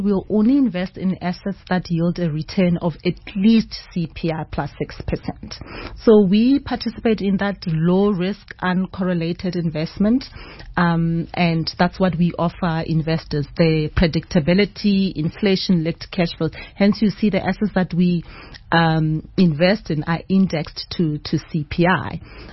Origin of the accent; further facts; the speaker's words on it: South Africa; I mean, because we are South African, it only made sense that we start at home where we understand, you know, the environment.